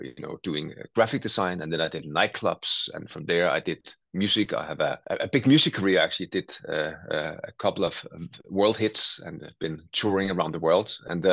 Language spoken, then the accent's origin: English; Denmark; accent: Denglish; English is a second language; you could say I'm Danish, as you can probably hear in my accent is called Denglish. So we try our best, but it will always be recognized. Sometimes they think we're German, but we are not. We are, or Dutch, but we are Danish.